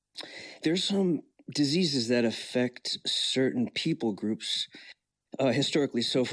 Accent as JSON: {"language": "English", "region": "New Jersey", "country": "United States", "said": "My entire family noticed it. We're from New Jersey, as I mentioned before."}